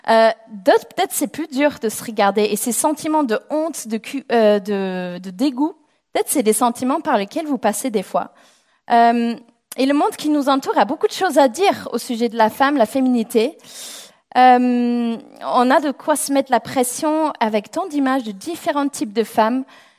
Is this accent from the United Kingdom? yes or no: yes; England, United Kingdom; French is a second language; Donc, je suis anglaise, si vous n'entendez pas mon accent.